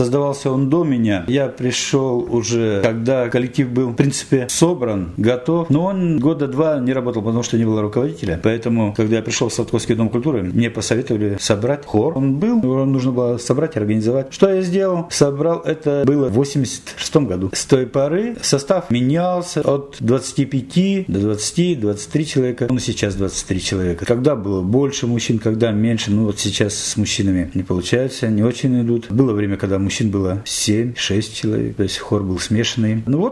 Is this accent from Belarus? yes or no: no; Usovo, Tyumen Oblast, Russia; И как раз песня, написанная о моей малой родине, о селе Усово, и попала вот на этот конкурс.